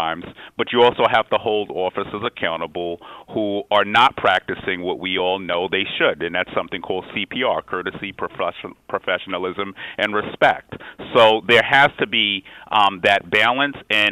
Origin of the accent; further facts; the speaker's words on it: Queens, New York, United States; I grew up in like 20 different places in Southeast Queens because, you know, being born to teenage parents, you know, they were just trying to make it and hold on.